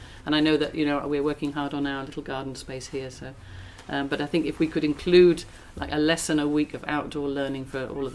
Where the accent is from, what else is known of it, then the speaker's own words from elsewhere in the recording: South West England, United Kingdom; So I'm from an area called Gloucestershire, mm-hmm. which is in southwest England. I don't know if you've heard of Bristol. It's not far from mm-hmm. Bristol and Wales